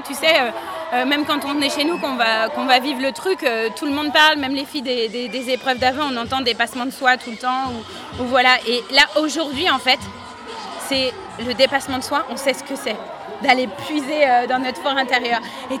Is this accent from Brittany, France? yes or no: yes; Brittany, France; On est du Morbihan